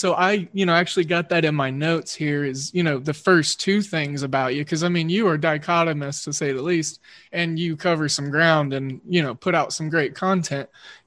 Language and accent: English; Oklahoma, United States; growing up in Oklahoma, grew up an Oklahoma State fan.